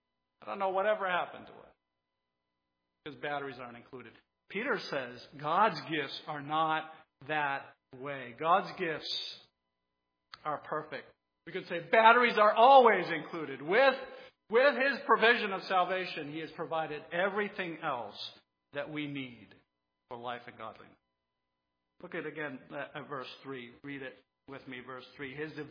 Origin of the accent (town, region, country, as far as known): DR Congo; born or raised there